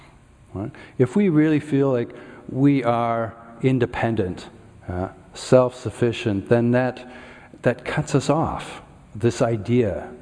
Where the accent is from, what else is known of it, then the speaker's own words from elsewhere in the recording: Minnesota, United States; It certainly wasn't social conditioning from growing up in Minnesota.